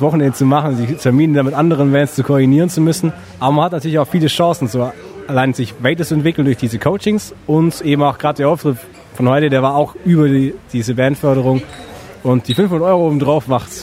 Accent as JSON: {"language": "German", "town": "Allenmoos", "country": "Germany", "said": "Und ich komme ursprünglich aus Allenmoos und bin dann nach Schwendi gekommen."}